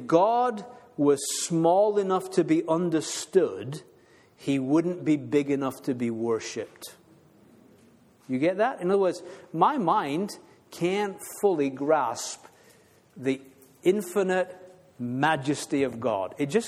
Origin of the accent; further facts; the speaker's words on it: United Kingdom; You know, I kind of, growing up, I never cried. We're British. We don't ever show our emotions. That was the way we were raised.